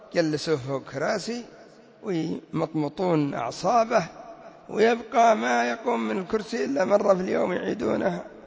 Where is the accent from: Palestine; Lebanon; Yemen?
Yemen; زلازل الآن عندنا في اليمن 3 زلازل قد وقعت في 2 أسبوع